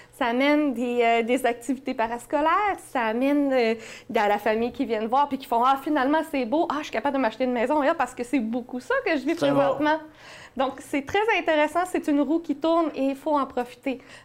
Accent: La Tuque, Quebec, Canada; Je suis originaire de Latuc.

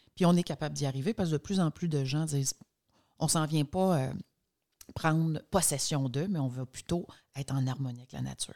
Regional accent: Mont-Laurier, Quebec, Canada; je suis native du nord de la MRC d'Antoine-la-Belle. Donc, je suis native de Mont-Laurier. Et depuis 2001, j'ai fait l'acquisition d'une résidence sur un bord de l'eau dans la municipalité de Lac-des-Écorces.

